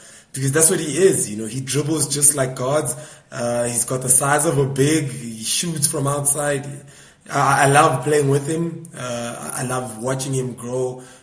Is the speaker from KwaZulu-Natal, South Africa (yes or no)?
no; Soweto, Gauteng, South Africa; I'm from Soweto, born and raised.